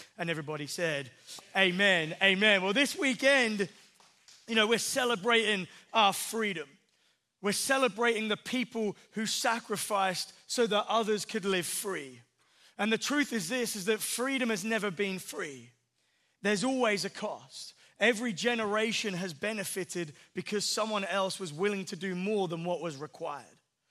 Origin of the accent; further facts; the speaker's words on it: England, United Kingdom; But no, seriously, like, as an Englishman, I'm super, super proud of like our little daughter, America.